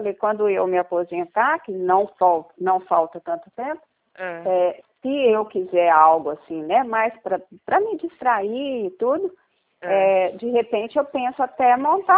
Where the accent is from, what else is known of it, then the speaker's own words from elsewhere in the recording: Minas Gerais, Brazil; now in Paraná, Brazil; moro aqui no Paraná, mas eu sou de Minas